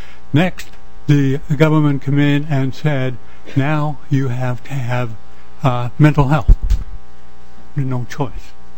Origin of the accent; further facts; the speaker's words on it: Minnesota, United States; now in Brooklyn Park, United States; Born and raised in Minnesota. Went to school with the Red Lake Indians up there, you know, and then moved elsewhere.